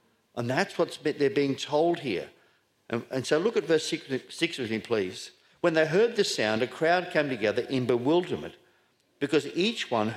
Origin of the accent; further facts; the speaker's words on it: Scotland, United Kingdom; born there; As I said earlier, I was born in Scotland.